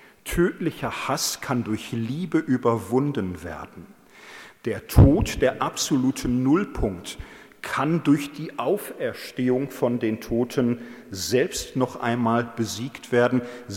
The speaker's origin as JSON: {"language": "German", "country": "Germany", "lives_now": "Austria", "said": "als Deutscher in Österreicher unter uns kann man das ja schon auch mal sagen"}